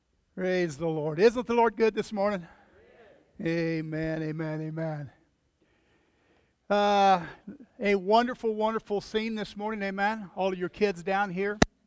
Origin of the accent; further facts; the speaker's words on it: Kokomo, Indiana, United States; Whenever I grew up in the church I grew up with in Kokomo, Indiana, we had one of the largest youth groups in the state.